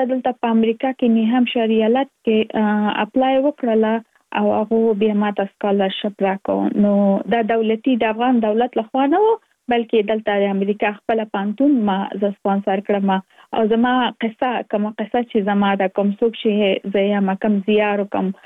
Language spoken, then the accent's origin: Pashto; Kabul, Afghanistan; moved away as an adult; now in Virginia, United States; زه اف کورس د افغانستان یم، په افغانستان کې زیږیدلې، دومره وروسته کې مې په افغانستان په کابل کې ترسره کړې دي، او وروسته لاغه لکه موږ ټول چې یو مسافر شوی یم په امریکا کې، اوس په ورجینیا ایالت کې ژوند کوم.